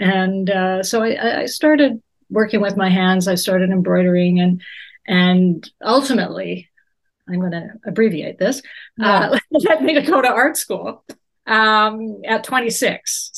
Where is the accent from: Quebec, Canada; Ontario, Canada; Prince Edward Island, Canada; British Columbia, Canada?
Ontario, Canada; Ottawa; Well, I'm Canadian. I grew up in Eastern Canada, in Ottawa, the Ottawa area.